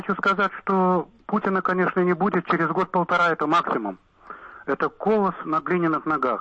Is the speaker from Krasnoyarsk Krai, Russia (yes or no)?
no; Saint Petersburg, Russia; Потому что я, например, ленинградец, я немножко следил за Собчаком и так далее.